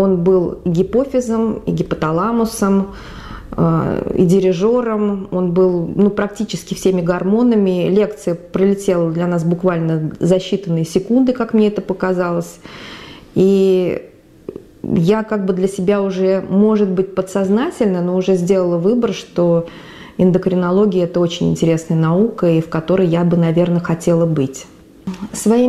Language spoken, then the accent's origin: Russian; Tyulgan, Orenburg Oblast, Russia; Я родилась в Оренбургской области, в поселке Тюльган. Находится на границе с Башкирией.